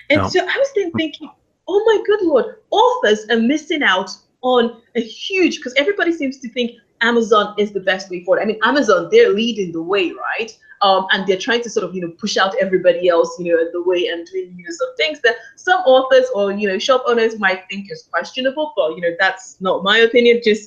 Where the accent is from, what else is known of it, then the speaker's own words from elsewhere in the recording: Nigeria; I'm Nigerian, so you can imagine in Nigeria, there are, what, close to 200 million people.